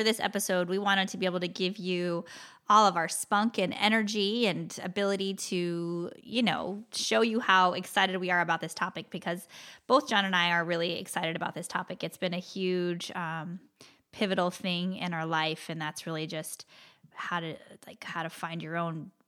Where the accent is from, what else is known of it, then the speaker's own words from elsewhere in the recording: Arizona, United States; and I am from the West Coast and I'm from Arizona.